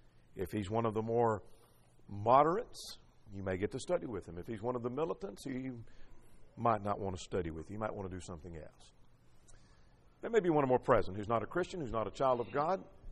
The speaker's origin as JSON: {"language": "English", "country": "United States", "said": "I'm an American and I'm proud of it."}